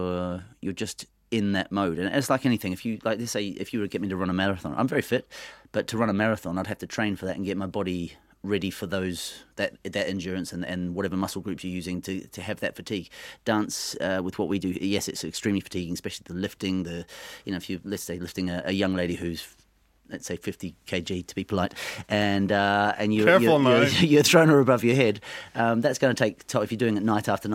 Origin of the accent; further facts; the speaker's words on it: New Zealand; I'm from New Zealand, so rugby was the thing.